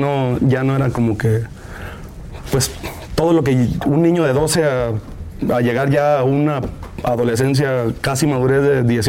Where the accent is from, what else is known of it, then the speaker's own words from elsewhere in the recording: Los Mochis, Sinaloa, Mexico; born there; Yo nací en Los Mochis, Sinaloa. Nacido.